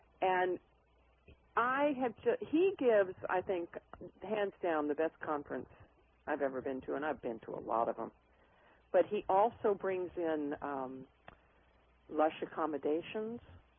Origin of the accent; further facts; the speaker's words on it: Kodiak, Alaska, United States; But, you know, I was thinking, hey, I was raised in Kodiak, Alaska. I'm a woods woman.